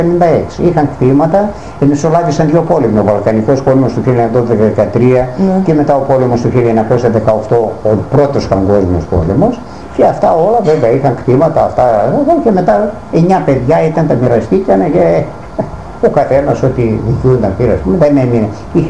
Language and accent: Greek; Drama, Eastern Macedonia and Thrace, Greece; Εγώ είμαι γέννημα Θρέμα Δραμενός και ο πατέρας μου. Αλλά ο παππούς μου ήρθε από την Ήπειρο.